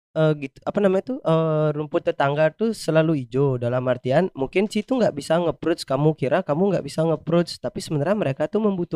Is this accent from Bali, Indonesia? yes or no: yes; Bali, Indonesia; Enggak kan aku orang Bali kan.